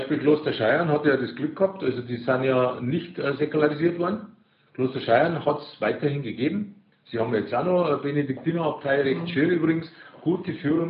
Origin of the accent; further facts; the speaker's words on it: Holzkirchen, Bavaria, Germany; für mich war diese Flucht aber deswegen so wichtig, weil ich dann meine Heimat beschreiben konnte. Ich habe dann in Holzkirchen begonnen